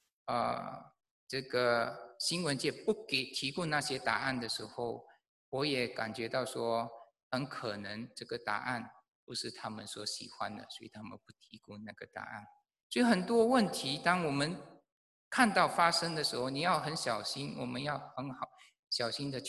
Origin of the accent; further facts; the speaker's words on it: Malaysia; 我不是一个白人，我也不是一个黑人，我是从马来西亚来的华人。